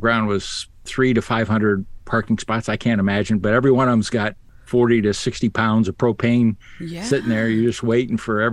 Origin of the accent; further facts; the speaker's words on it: Ohio, United States; Growing up in Ohio, like you guys